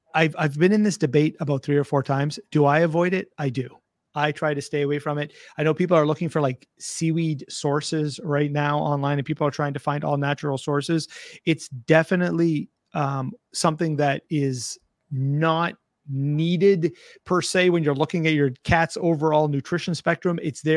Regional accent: Canada; We're Canadian. I'm Canadian. I just go with it.

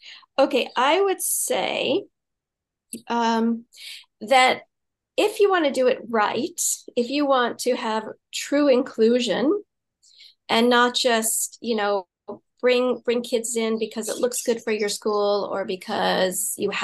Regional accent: United States; So my home country is the U.S.

